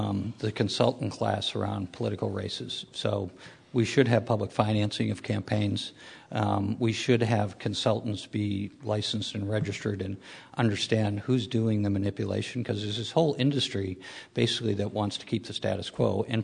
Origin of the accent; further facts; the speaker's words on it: Lowell, Massachusetts, United States; I grew up in Lowell, Massachusetts, or right outside of it, and you still see the remnants of the Industrial Revolution.